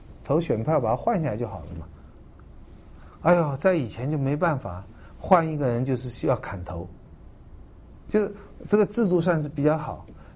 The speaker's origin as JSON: {"language": "Chinese", "country": "China", "said": "在我们中国人里面恐怕又不行了"}